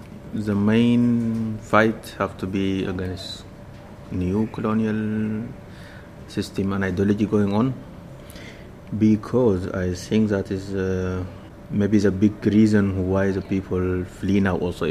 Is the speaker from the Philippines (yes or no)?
no; Sudan; English is a second language; For example, I come from Sudan